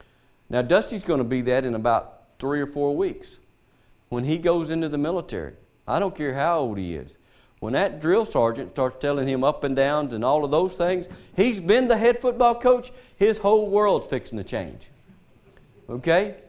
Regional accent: United States; born there; I was born in America, so we're blessed to be a free nation and things.

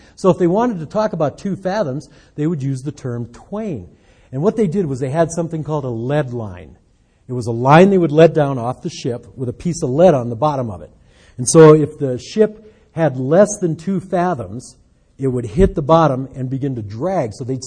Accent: Detroit, Michigan, United States; I came down here from Detroit. I'm saying y'all with the best of them. That's not a Detroit thing.

